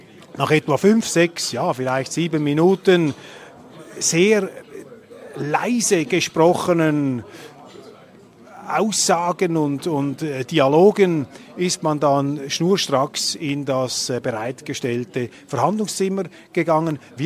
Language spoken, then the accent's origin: German; Switzerland; Als Schweizer muss ich sagen, leider führt uns im Moment ein Ungar vor, wie es geht